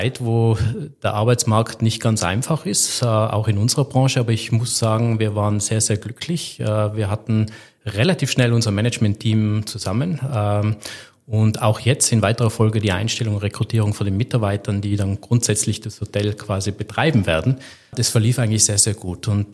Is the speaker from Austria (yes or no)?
yes; Tyrol, Austria; man hört es vielleicht ein bisschen von meinem Akzent. Also ich stamme ursprünglich aus Tirol, habe dort meine Ausbildung genossen, ganz klassisch in der Gastronomie. Bin auch in der Gastronomie groß geworden, im elterlichen Betrieb.